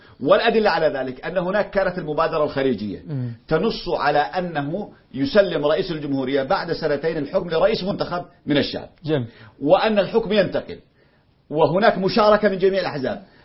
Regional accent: Yemen

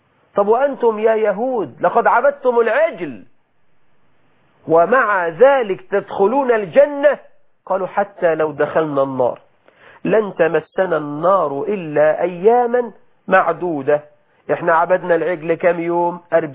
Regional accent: Egypt; بلدنا مصر

